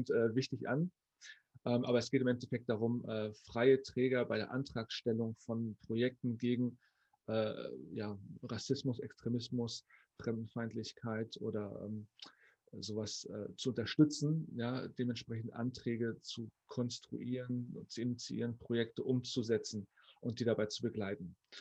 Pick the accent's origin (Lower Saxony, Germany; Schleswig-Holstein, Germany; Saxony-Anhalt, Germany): Lower Saxony, Germany; Celle; Meine Fototapete steht in Bergen bei Celle. Ich sage immer, ich komme aus Celle, weil meistens kennen die Leute Bergen dann nicht.